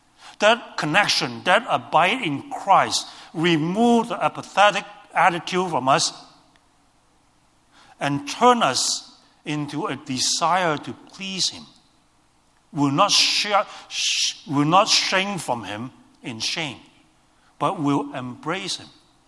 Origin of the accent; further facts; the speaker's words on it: Hong Kong; English is a second language; And so I still remember in the early 70s, we grew up in Hong Kong.